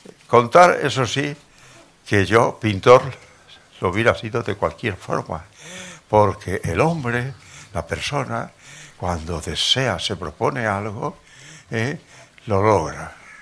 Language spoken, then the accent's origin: Spanish; Monesterio, Extremadura, Spain; la subvención que me dio el Ayuntamiento de Monesterio, ¿cómo no voy a querer yo a mi pueblo?